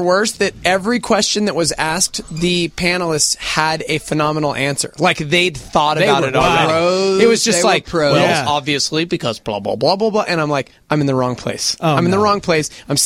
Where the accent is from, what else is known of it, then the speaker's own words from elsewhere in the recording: Albuquerque, New Mexico, United States; Hey, guys. … I'm from Albuquerque.